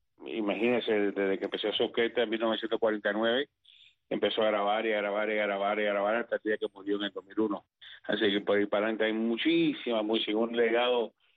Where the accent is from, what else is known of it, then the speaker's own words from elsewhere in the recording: New York, United States; born there; Spanish is a second language; soy nacido, yo soy nacido en Nueva York.